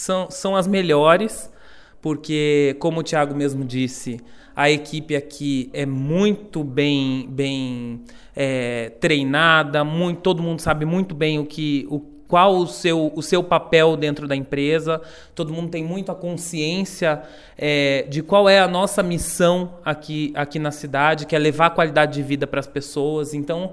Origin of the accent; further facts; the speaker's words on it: São Paulo, Brazil; porque eu venho do interior de São Paulo